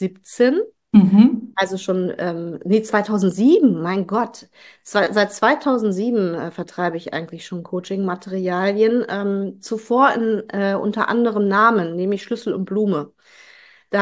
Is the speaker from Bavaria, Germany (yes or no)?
no; Kiel, Schleswig-Holstein, Germany; now in Witten, Germany; Also ich bin in Kiel geboren, genau.